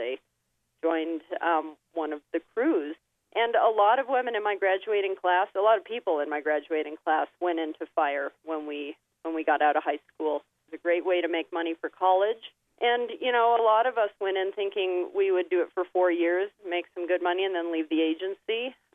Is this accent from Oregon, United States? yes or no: yes; Vale, Oregon, United States; Well, I grew up in Vail, Oregon, a very small eastern Oregon town